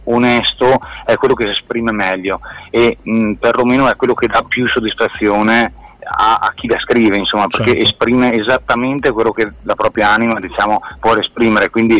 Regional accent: Trento, Trentino-Alto Adige, Italy; perché sennò appunto siamo tutti di Trento, tornare al mare diventava una cosa piuttosto laboriosa

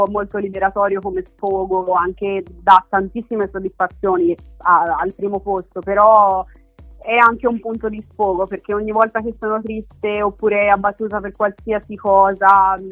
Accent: Milan, Lombardy, Italy; ho 23 anni e vengo da Milano.

